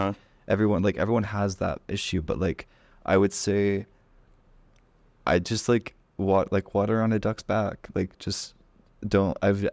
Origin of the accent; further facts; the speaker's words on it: Florida, United States; also born or lived in British Columbia, Canada; I'm from Canada, British Columbia, but I grew up in Florida.